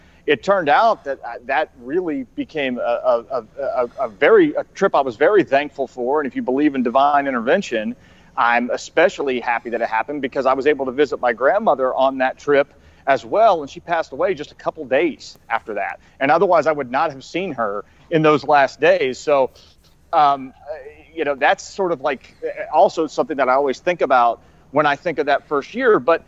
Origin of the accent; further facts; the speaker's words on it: Charleston, South Carolina, United States; now in Chattanooga, United States; My family was here in Chattanooga. I was born in Chattanooga, but I really grew up in Charleston and sort of commuted back and forth over the years.